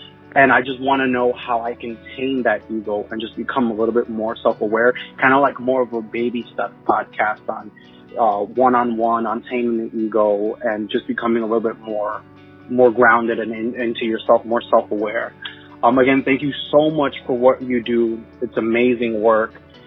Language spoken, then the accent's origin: English; Chicago, Illinois, United States; Hi, Nicole. … I am from Chicago.